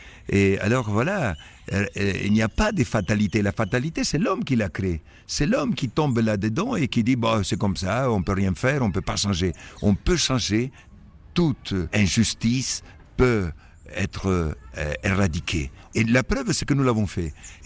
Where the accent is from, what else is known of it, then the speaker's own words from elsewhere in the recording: Madagascar; moved away; Oui, en 1972, quand j'ai quitté Madagascar, j'ai découvert un peuple pauvre mais digne.